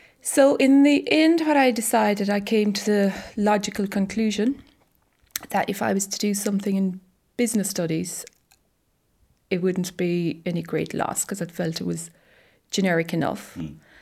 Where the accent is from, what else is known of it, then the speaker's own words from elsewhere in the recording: Ireland; From Dukes originally, just back near the golf club, about a mile from where I live now. I went to school then in Cremorne, in the National School in Cremorne.